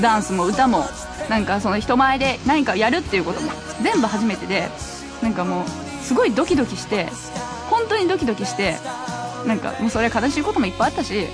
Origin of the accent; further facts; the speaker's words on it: Shiga, Japan; まあ滋賀県出身なんですけど、滋賀県ってね、何もなくて、